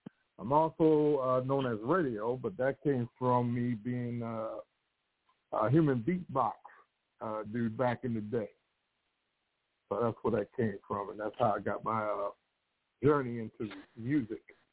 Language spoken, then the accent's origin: English; Baltimore, Maryland, United States; I'll start by saying I was born and raised in Southwest Baltimore.